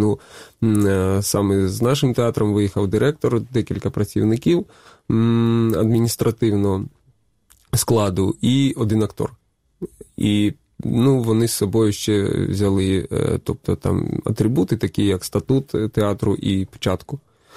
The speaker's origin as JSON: {"language": "Ukrainian", "town": "Luhansk", "region": "Luhansk Oblast", "country": "Ukraine", "moved": "as an adult", "said": "Я сам з Луганська, так, я проживав в Луганську, виїхав в липні 14-го з родиною, от, трошки було таке, що поїздив, я і в Чернівцях був, і в Черкасах працював рік в театрі."}